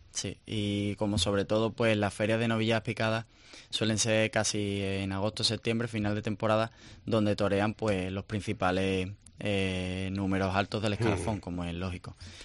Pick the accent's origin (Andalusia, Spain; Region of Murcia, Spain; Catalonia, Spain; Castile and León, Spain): Andalusia, Spain; para también pues mi presentación en Sevilla, en mi tierra.